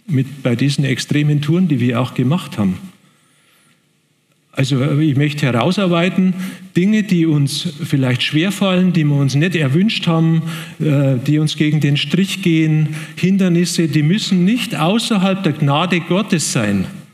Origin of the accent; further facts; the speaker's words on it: Munich, Bavaria, Germany; Ich bin ja in München geboren, aufgewachsen, studiert und so weiter dort.